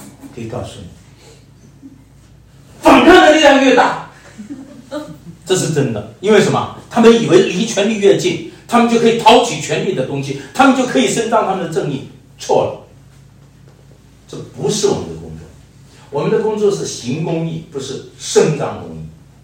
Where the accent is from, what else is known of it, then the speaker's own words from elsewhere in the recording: Canada; 那我说这个容易，因为我来自加拿大。